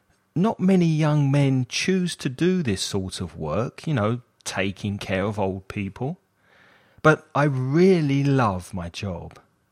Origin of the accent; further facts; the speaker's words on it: London, United Kingdom; I'm from London. I was born in South London, but now I live in North London with my girlfriend in a small flat.